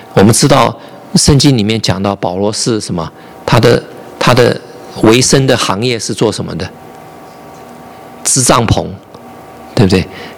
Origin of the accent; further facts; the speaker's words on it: China; 我们中国人就有体会了